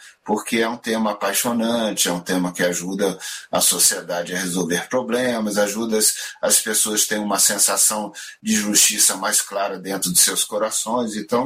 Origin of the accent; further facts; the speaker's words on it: Brasília, Federal District, Brazil; also born or lived in Rio de Janeiro; a minha base é Brasília. Sou carioca de de nascimento, mas vim para Brasília quando ainda era menino, né? Meu pai veio ser juiz em Brasília e eu acabei vindo com ele, era criança ainda. E aí nunca mais deixamos Brasília